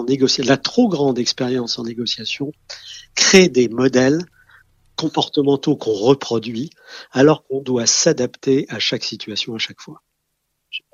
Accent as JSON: {"language": "French", "country": "France", "said": "Parce que vous comprenez, nous sommes Français. Nous aimons être détendus à table"}